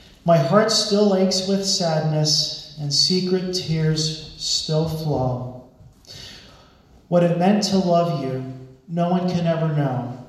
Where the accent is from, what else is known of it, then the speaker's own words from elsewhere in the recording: Lebanon, Pennsylvania, United States; born there; I was born in Lebanon, Pennsylvania, and I am a theology junkie.